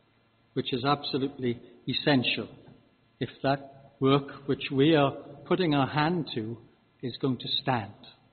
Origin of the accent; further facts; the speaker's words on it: Wales, United Kingdom; you'll understand I come from South Wales.